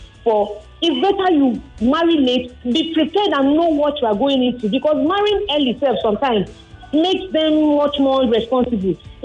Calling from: Ikorodu, Lagos, Nigeria; I'm calling from Ikorodu.

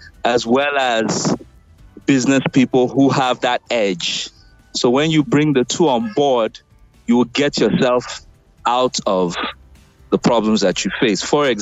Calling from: Cotonou, Littoral, Benin; Yes, I'm calling you from, I'm just around Cotonou.

